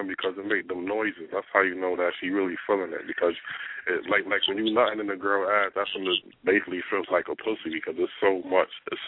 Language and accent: English; Hartford, Connecticut, United States; I'm from Hartford, Connecticut.